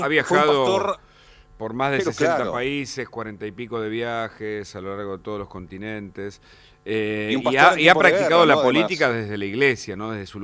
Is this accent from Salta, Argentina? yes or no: no; Santos Lugares, Buenos Aires Province, Argentina; yo soy de Santos Lugares y te recuerdo de aquellos años del barrio